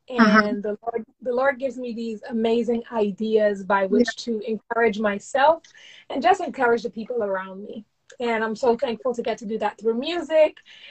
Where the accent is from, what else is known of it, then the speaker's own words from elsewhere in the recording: Georgetown, Demerara-Mahaica, Guyana; I grew up in Georgetown, Guyana